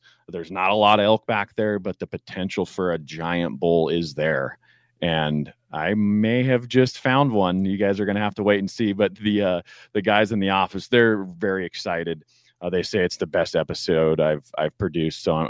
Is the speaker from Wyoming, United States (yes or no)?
yes; Wyoming, United States; You know, hunting in my home state, tags are a little bit easier to get, you know, being a resident of Wyoming compared to some of the other states.